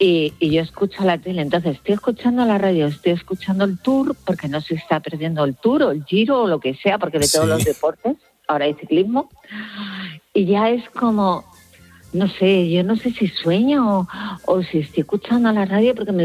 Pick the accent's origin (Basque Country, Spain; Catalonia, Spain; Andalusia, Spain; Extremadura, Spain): Andalusia, Spain; Seville; now in Madrid, Spain; en realidad soy sevillana, ¿eh? Ah. Lo que pasa es que llevo aquí ya 25 años.